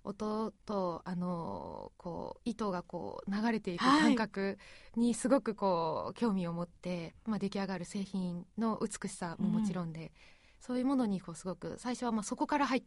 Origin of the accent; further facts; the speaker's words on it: Kagawa, Japan; 本当に私自体はあの香川県出身でしたので